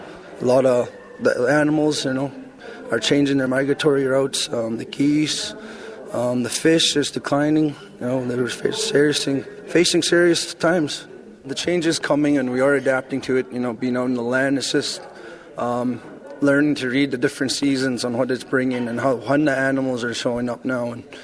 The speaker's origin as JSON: {"language": "English", "town": "Old Crow", "region": "Yukon", "country": "Canada", "said": "I'm from Old Crow, Yukon. I'm part of the Montaukchin First Nation."}